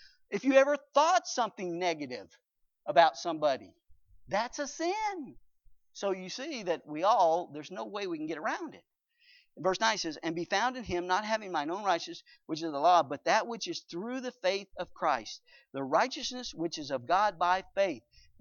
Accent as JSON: {"language": "English", "region": "the South", "country": "United States", "said": "I'm a sinner, and I talk different. I'm from the South."}